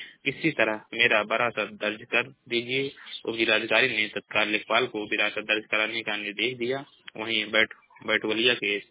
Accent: Maharajganj, Uttar Pradesh, India; मैं जिला महाराजगंज का निवासी हूँ।

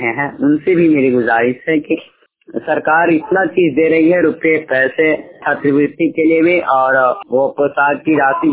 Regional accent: Bihar, India; मैं ग्राम रखवा प्रखंड फुलौरिया फोरचंद गढ़वा डिस्ट्रिक्ट गोपालगंज बिहार का निवासी हूँ।

